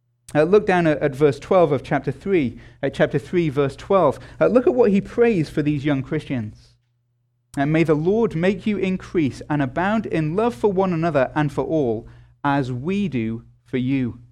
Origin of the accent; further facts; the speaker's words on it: England, United Kingdom; That language makes me, as an Englishman, feel uncomfortable, I have to say.